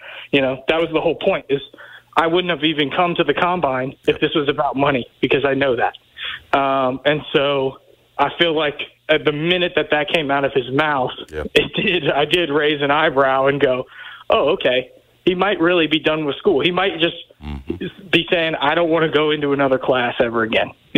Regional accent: Memphis, Tennessee, United States; I'm from Memphis.

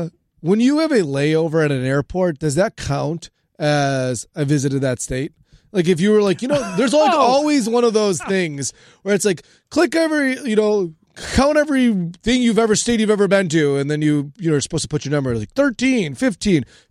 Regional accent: Chicago, Illinois, United States; I'm originally from Chicago.

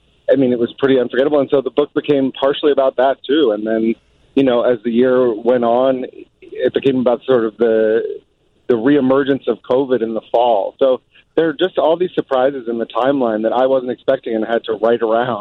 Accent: New York, United States; I'm from New York originally, and I lived there as an adult for a while.

